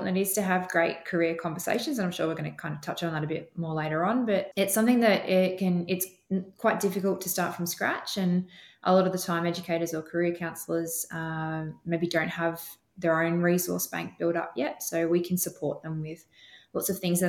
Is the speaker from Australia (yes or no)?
yes; Sydney, New South Wales, Australia; now in Queensland, Australia; I grew up in Western Sydney with all the funnel webs